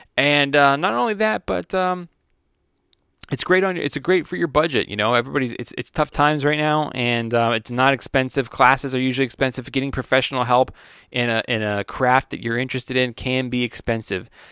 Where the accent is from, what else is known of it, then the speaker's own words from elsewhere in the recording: United States; as a human being, as an American, as an artist